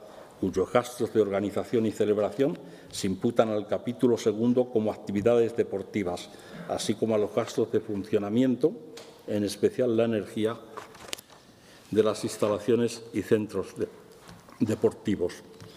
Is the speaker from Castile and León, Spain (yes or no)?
yes; Béjar, Castile and León, Spain; Ya saben que los dos somos de Béjar, ¿no?